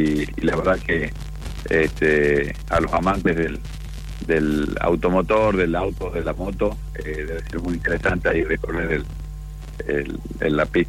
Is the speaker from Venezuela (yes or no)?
no; Santiago del Estero, Argentina; ha ido creciendo en Santiago, la provincia, nuestra provincia, como un centro emisor, y se nota.